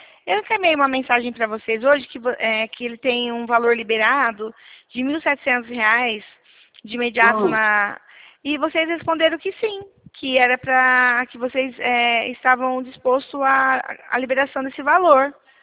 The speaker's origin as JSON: {"language": "Portuguese", "region": "São Paulo", "country": "Brazil", "said": "Nós somos de São Paulo."}